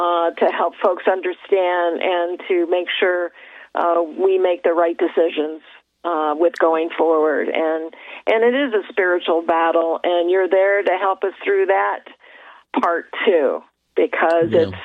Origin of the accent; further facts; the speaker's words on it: Indiana, United States; I guess we were talking. I'm from Indiana. But anyhow.